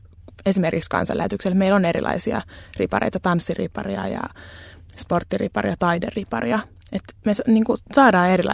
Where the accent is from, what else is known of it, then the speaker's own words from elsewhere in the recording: Helsinki, Uusimaa, Finland; Joo, eli mä oon Helsingistä kotoisin kyllä. Mutta et kansanlähetyksen piireihin eksynyt vasta niin kuin 14-vuotiaana rippileirillä.